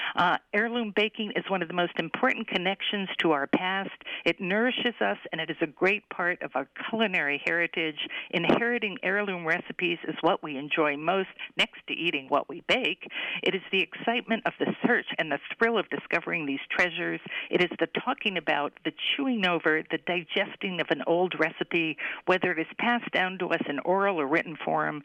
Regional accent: Winthrop, Massachusetts, United States; Sheila was 11 years old when she baked her first cake in the kitchen where we grew up in Winthrop, Massachusetts.

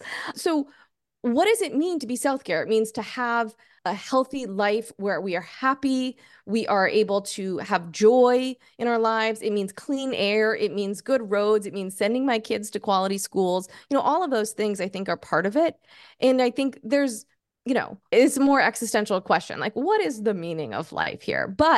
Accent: Texas, United States; So I grew up in Texas, and I have a lot of friends who are sort of still in the mindset of no politics at the dinner table

